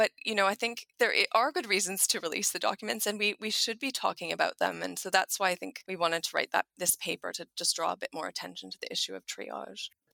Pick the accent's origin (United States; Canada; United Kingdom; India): Canada; now in Australia; I'm Canadian, as you can probably hear. And, you know, it is hard to be in this fortress Australia after all this time.